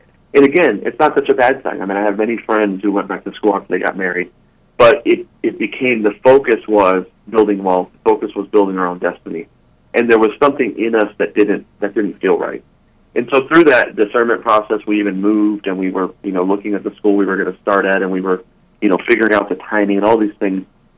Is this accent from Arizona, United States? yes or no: yes; Phoenix, Arizona, United States; I grew up in Phoenix, Arizona.